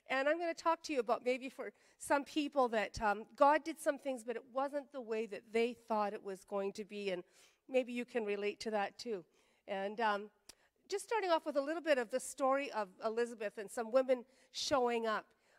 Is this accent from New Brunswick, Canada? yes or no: yes; Campbellton, New Brunswick, Canada; I remember growing up in Campbellton when people, a girl from my school, high school, would go visit her aunt for 3 months because we all knew she was pregnant.